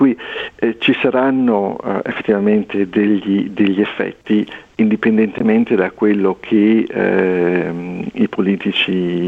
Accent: Liguria, Italy; per cui da liguri dico cerchiamo di investire

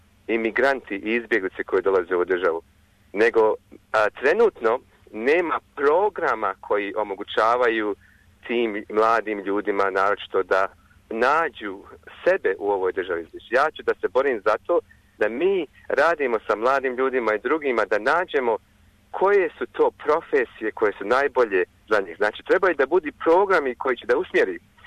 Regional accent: Sarajevo, Federation of Bosnia and Herzegovina, Bosnia & Herzegovina; Ja sam živio u Sarajevu. Ja smatram da je za mene Sarajevo bio jedan od najljepših gradova.

